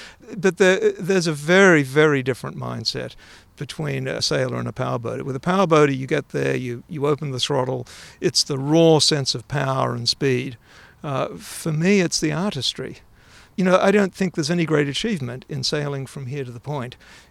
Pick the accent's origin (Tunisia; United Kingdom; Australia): Australia; moved away as an adult; now in Pittsburgh, United States; Well, I was born in Australia, and I grew up in Australia. Moved to Pittsburgh when I was about 30.